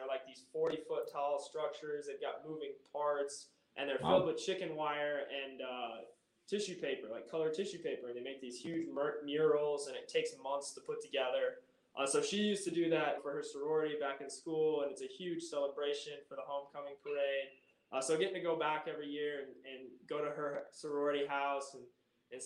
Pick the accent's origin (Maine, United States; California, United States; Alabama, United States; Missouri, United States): Missouri, United States; Kansas City; And then obviously growing up in Kansas City, being a Royals fan, going to Kauffman during the summers